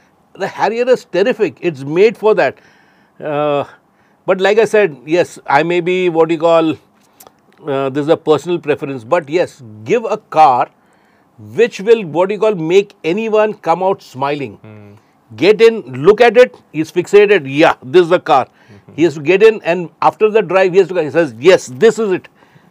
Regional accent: India; English is a second language; I as an Indian, I am thrilled to bits with what they have done.

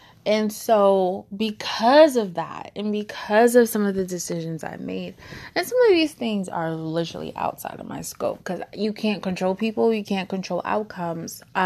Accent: Nigeria; Layer that with being Nigerian, that's another level of hold your mouth, don't share, don't bring shame

